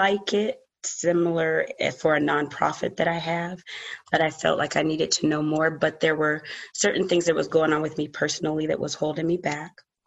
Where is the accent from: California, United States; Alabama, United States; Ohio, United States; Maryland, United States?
Ohio, United States; from Ohio.